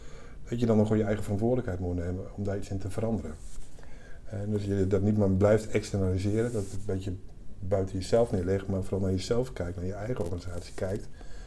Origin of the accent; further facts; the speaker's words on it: Overijssel, Netherlands; now in Utrecht, Netherlands; Ik ben 58. Ik ben van oorsprong kom ik uit Twente, maar ik woon al heel lang in Utrecht. Ik heb daar ook mijn studie gedaan.